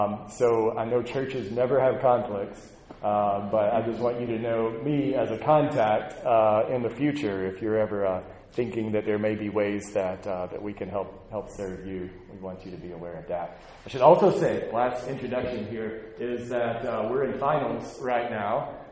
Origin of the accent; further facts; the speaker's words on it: Arkansas, United States; I'm originally from Arkansas, and in a setting like this, I never know.